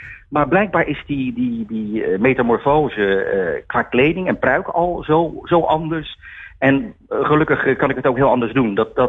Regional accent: Rotterdam, South Holland, Netherlands; ik kan natuurlijk niet daar gaan staan in het Hol van de Leeuw als Rotterdammer om dan vervolgens heel slecht Amsterdams te spreken.

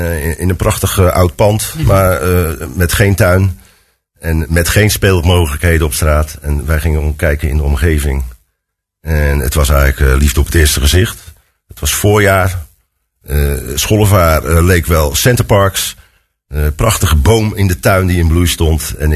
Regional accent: Ridderkerk, South Holland, Netherlands; born there; now in Capelle aan den IJssel, Netherlands; 53 jaar, geboren in Ridderkerk, inmiddels 15 jaar woonachtig in Capelle

